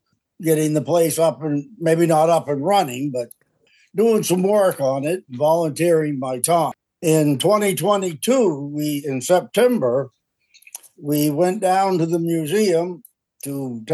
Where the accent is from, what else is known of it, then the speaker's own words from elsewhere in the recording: Bucks Mills, Maine, United States; Well, I grew up out here in Bucks Mills